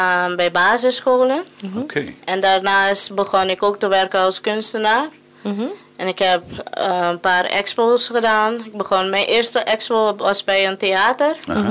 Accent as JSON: {"language": "Dutch", "country": "Curaçao", "tie": "born there", "said": "Ik ben geboren in Curaçao."}